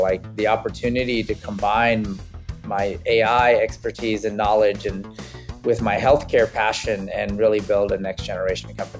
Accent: Campbell, California, United States; But I literally grew up in a small middle-class city called Campbell.

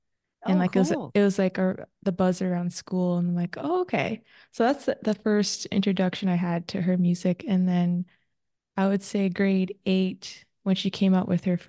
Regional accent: Brampton, Ontario, Canada; And she's from my hometown. So I'm like, gotta. Anyone from my hometown, like … love. I support her music, love her music. Anyone that's, yeah, from Brampton or from Canada, I'm there supporting

